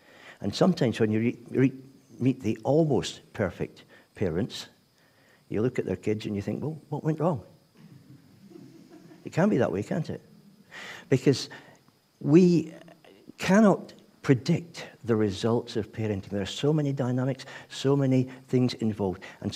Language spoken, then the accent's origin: English; Scotland, United Kingdom; as a Scotsman who's a bit cynical